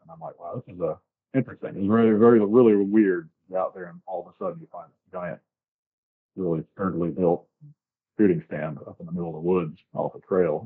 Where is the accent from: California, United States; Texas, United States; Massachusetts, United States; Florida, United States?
Florida, United States; now in South Carolina, United States; I grew up in Florida, but my family's all from Georgia and Kentucky, so I've lived all throughout the south.